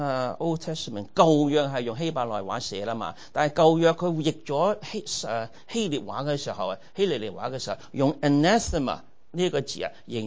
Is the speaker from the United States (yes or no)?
yes; United States; 我们美国人敢不敢说 G 达达 D 达达达的